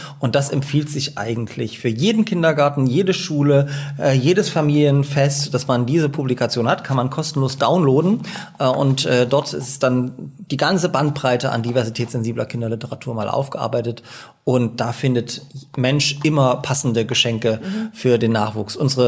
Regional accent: Dresden, Saxony, Germany

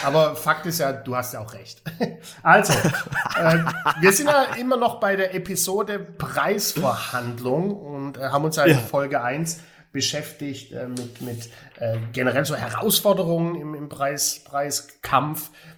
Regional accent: Stuttgart, Baden-Württemberg, Germany; Stuttgart City, meine Heimat.

